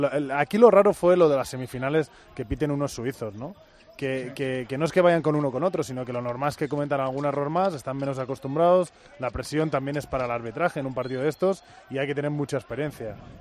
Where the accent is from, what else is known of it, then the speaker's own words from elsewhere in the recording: Catalonia, Spain; No debe ser de Girona, porque él es de Sarria de Ter, al lado de mi pueblo, y no sé, yo soy todo lo contrario.